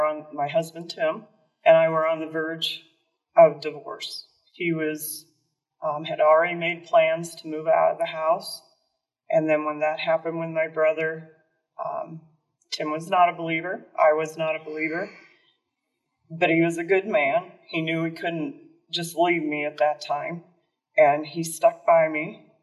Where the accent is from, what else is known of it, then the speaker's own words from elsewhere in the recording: Iowa, United States; I grew up in Iowa on a farm just north of Montour. I was the one of 8 kids.